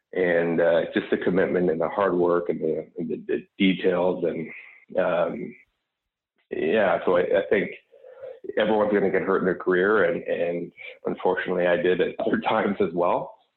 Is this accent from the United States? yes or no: no; Canada; Growing up in Canada, it was, you know, the hockey mecca, and everyone was looking for the fast road.